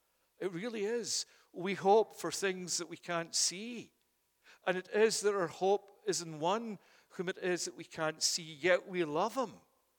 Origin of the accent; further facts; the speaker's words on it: Scotland, United Kingdom; And as a Scotsman, I like getting free books.